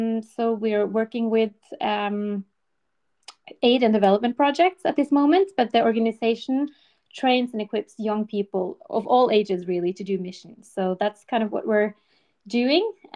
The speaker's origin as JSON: {"language": "English", "country": "Norway", "said": "and I'm from Norway."}